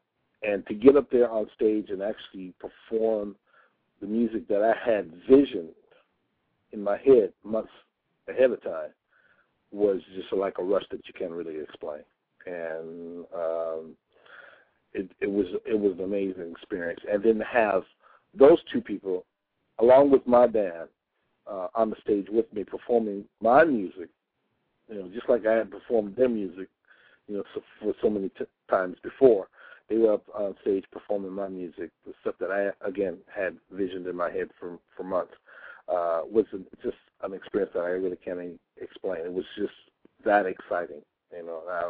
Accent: Chicago, Illinois, United States; now in Los Angeles, United States; And here I was in L.A. I wasn't in Chicago. I wasn't in front of my hometown people.

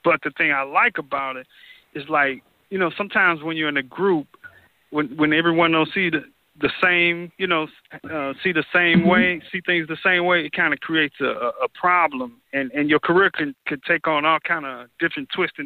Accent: St. Louis, Missouri, United States; also born or lived in Los Angeles / New York; now in Atlanta, United States; I lived in L.A., then I moved to New York. Now I'm in Atlanta and I'm from St. Louis.

